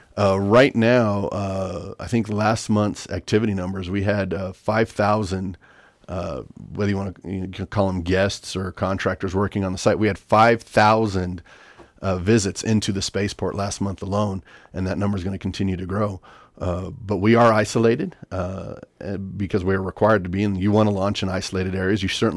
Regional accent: Las Cruces, New Mexico, United States; I'm from Las Cruces, New Mexico. And I like to think of my state as a mi casa es su casa type attitude

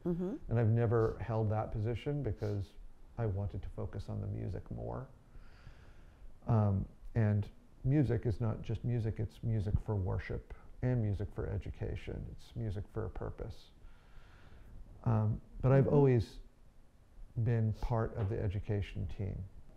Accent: Fair Lawn, New Jersey, United States; also born or lived in Paterson; Well, I grew up in New Jersey, born in a town called Paterson, and grew up in Fairlawn, New Jersey.

